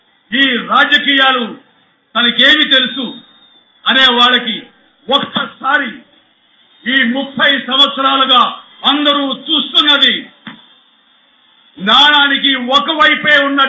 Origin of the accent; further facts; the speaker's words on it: Nidadavolu, Andhra Pradesh, India; 3 ఏళ్ల వయసులో అమ్మ నిడదవోల్లో కాలువ నుంచి నీళ్లు తీసుకురావడానికి ఒక పక్క నన్ను ఎత్తుకుని